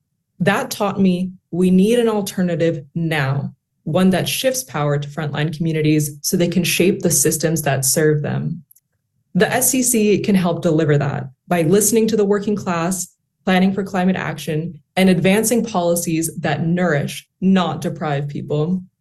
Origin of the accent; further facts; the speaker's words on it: Portland, Oregon, United States; also born or lived in New York / Paris; thank you to the committee for having me. I grew up in Northeast Portland before moving to New York and then to Paris